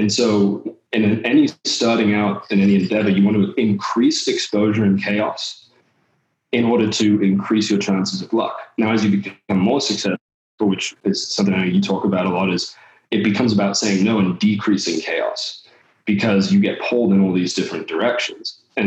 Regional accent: California, United States; I grew up a lot in California and half English and half American, by the way, for people like, where the fuck is this guy from?

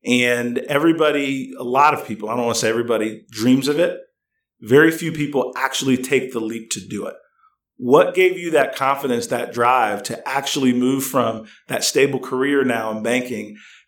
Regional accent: Mississippi, United States; also born or lived in Bogalusa, Louisiana; So growing up in the 60s and then growing up in the deep South, Mississippi.

